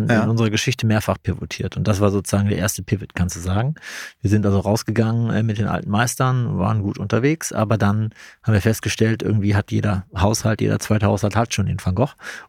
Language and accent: German; North Rhine-Westphalia, Germany; Ich komme aus dem Rheinland, aus dem schönen Rheinland und verstehe mich als Kölner. Also ich wohne seit 17 Jahren in Köln, bin aber im Speckgürtel Kölns aufgewachsen, zur Schule gegangen, habe dort Abitur gemacht